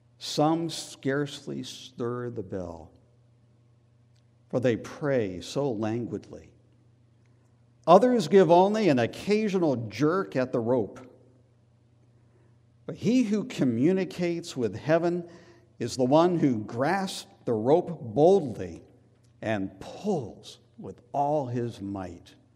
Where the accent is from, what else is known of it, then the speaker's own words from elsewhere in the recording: New England, United States; I grew up in New England, just a small, classic New England town. It was a marvelous place to grow up.